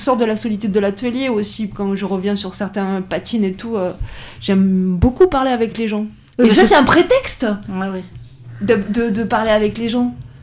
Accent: Perpignan, Occitanie, France; born there; moi, je suis née à Perpignan, à côté du quartier gitan qui s'appelle Saint-Jacques.

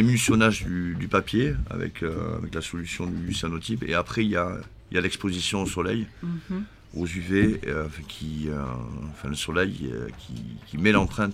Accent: Tarbes, Occitanie, France; je viens de Tarbes.

